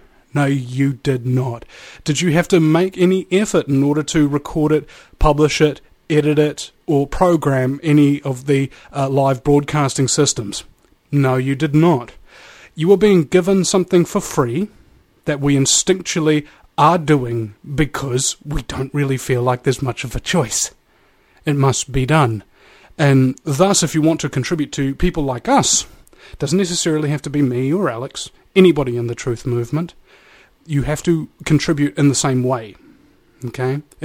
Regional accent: New Zealand; I'm from New Zealand. I didn't get the reference

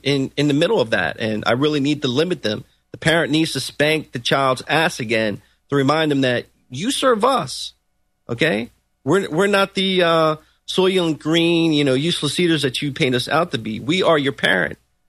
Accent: United States; And you know, I'm an American first, and I always want to know, like, why is Israel so important to the United States?

